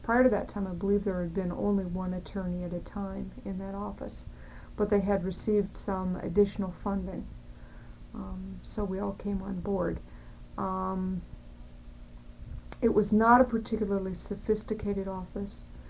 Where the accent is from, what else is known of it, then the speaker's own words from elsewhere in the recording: Bezetta Township, United States; born there; I was born in Bezetta Township at home on July 19th, 1952, on a farm.